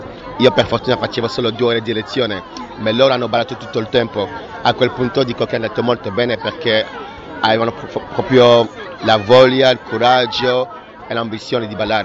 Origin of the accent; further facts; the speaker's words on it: Brussels, Brussels-Capital Region, Belgium; adesso ritorno in Belgio, perché sono del Belgio, di Bruxelles